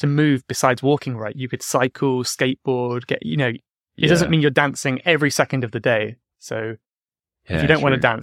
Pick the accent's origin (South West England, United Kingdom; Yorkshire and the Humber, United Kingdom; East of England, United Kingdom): South West England, United Kingdom; I'm originally from Cornwall in the southwest of England.